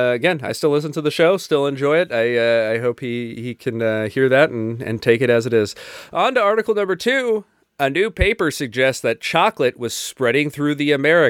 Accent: San Diego, California, United States; Like, especially we come from San Diego. We come from like the land of microbrews.

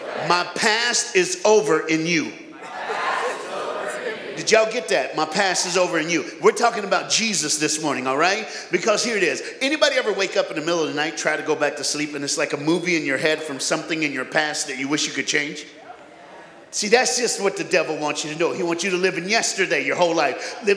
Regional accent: the South, United States; I'm black. I'm from the South, and I'm a preacher. You got a Southern black preacher, all right?

